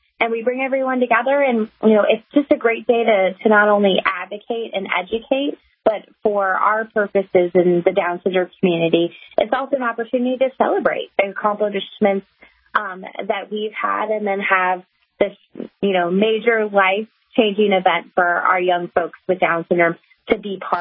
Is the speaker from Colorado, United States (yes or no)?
no; Kansas, United States; I grew up in Kansas with a best friend who has Down syndrome